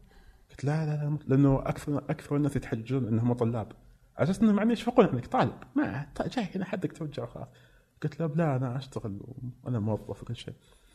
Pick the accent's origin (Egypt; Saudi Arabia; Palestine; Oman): Saudi Arabia; Mecca, Makkah Province; born there; now in Riyadh, Saudi Arabia; قلت لها أنا كمان مسلم وأنا من السعودية ومزدت اللكاعة شوي. قلت لها تفادي من مكة بعد، وأنا فعلا من مكة، أنا مسقط واصي من مكة ما كذبت، بس إني يعني إنسان عايش بالرياض.